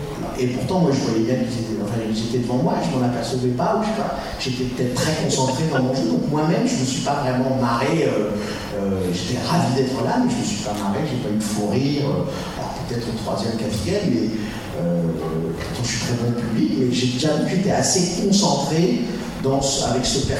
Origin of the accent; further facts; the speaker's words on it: Paris, Île-de-France, France; Non, je suis parisien, je fais 1m60 et je... Et voilà. Et je suis français.